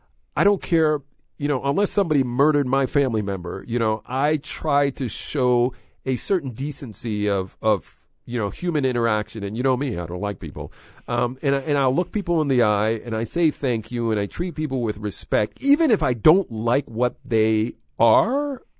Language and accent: English; United States; I'm a man of the people, and I'm as American as anybody else.